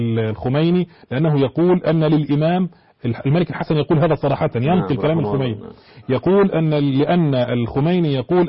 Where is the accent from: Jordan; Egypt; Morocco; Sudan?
Egypt; لكن استقرت عندنا في مصر حوالي 210 سنة تقريبا